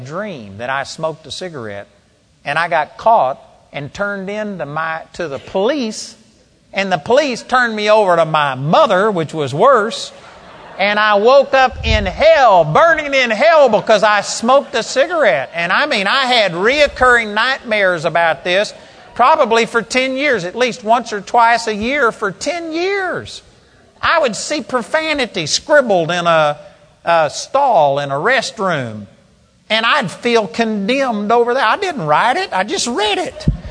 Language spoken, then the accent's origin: English; Texas, United States; I was raised here in Texas. I was raised in the Baptist church.